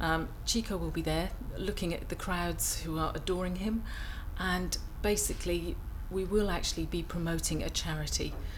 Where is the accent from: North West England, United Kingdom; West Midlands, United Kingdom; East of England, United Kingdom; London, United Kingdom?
East of England, United Kingdom; Waltham Cross; I was born on 23rd of October 1963, which makes me 45, and I come from Waltham Cross in Hertfordshire.